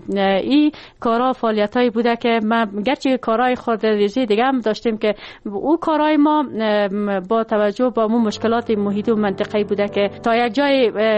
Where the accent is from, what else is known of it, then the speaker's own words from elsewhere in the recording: Siadan, Parwan, Afghanistan; also born or lived in Charikar; در ولایت پروان قریه سیادان متولد شدیم، در خانواده روشن فکر و تحصیلات ابتدایی خود در مکتب نمبر 2 شهر چاریکار و دوره لیسه خود در لیسه هوره جلالی به پایان رساندیم